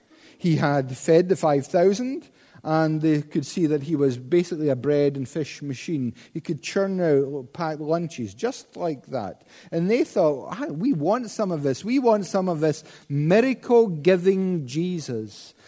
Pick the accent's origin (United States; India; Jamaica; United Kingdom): United Kingdom; Scotland; Being Scottish, it was 15 quid, so I didn't want to spend £15 on a journey into the heart of Islam.